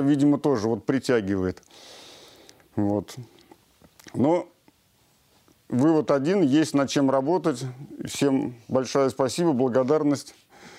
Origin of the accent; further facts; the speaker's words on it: Nizhny Novgorod, Nizhny Novgorod Oblast, Russia; я из Нижнего Новгорода.